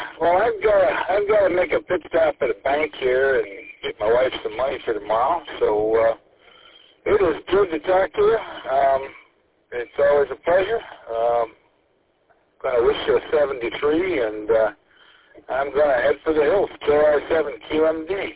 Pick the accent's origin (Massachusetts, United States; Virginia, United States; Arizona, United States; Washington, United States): Arizona, United States; moved away as an adult; now in Michigan, United States; I'm formerly from Arizona. Been here for about 6 years in Michigan, but I came to Michigan after being in Arizona for 20 years.